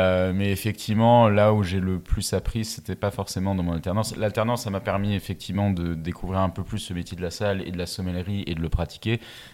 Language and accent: French; Mulhouse, Grand Est, France; moi, je viens de Mulhouse, là où il n'y a pas de vigne, bien évidemment. D'une famille.